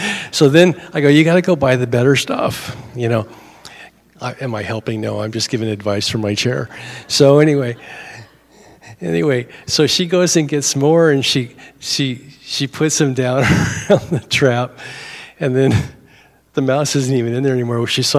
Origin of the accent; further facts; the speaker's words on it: Oregon, United States; Because I'm a redneck from the Oregon coast.